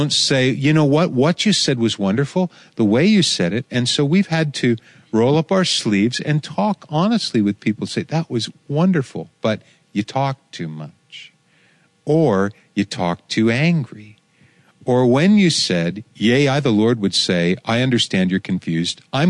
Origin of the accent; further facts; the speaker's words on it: Pennsylvania, United States; I grew up in Pennsylvania. I understand. We're not always honest in Pennsylvania.